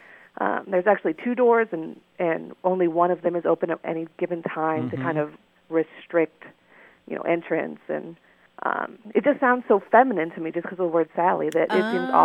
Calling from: Berlin, New Hampshire, United States; Hi, Martha. Hi, Grant. … I'm calling from Berlin, New Hampshire.

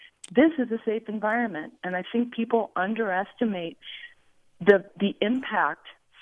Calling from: San Rafael, California, United States; I'm calling from San Rafael, downtown San Rafael, California.

